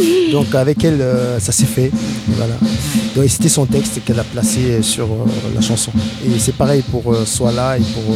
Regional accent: Cameroon; first language Bangangté; French is a second language; je chante en pidgin, un peu d'anglais aussi, et en langue bamiléké parce que je suis originaire du Cameroun, donc ma langue maternelle, le bangante.

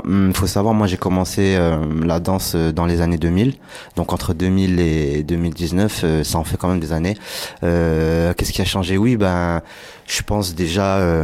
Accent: Blois, Centre-Val de Loire, France; je suis de Blois, et voilà.

